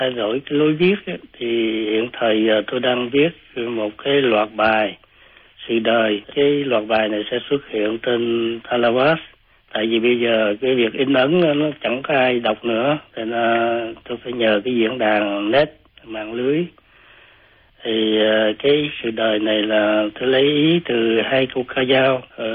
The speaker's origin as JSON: {"language": "Vietnamese", "region": "Bac Lieu", "country": "Vietnam", "tie": "born or raised there", "also_born_or_lived": "Quebec, Canada", "accent": "Southern Vietnamese", "said": "Tôi viết với giọng văn miền Nam tại vì tôi là người sinh trưởng ở miền Nam và sống và lớn lên ở miền Nam. Tôi là người miền Bạc Liêu, Hậu Giang."}